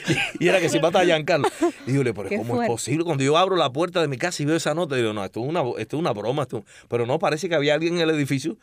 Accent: Cotorro, Havana, Cuba; Pero soy del cotorro que también habían tirado.

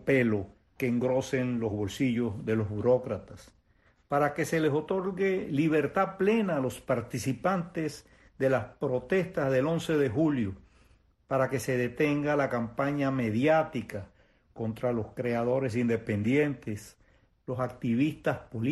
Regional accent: Venezuela; ni siquiera soy cubano, sino venezolano

